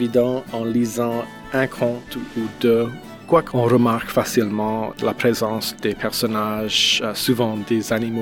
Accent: Lafayette, Louisiana, United States; J'ai grandi à Lafayette et le français, c'était la langue maternelle de ma grand-mère maternelle. Donc, j'ai entendu le français comme ça.

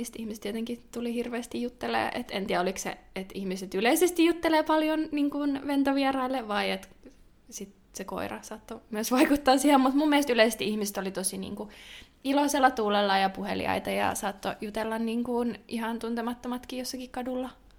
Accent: Hollola, Päijät-Häme, Finland; mä oon Hollolasta siis

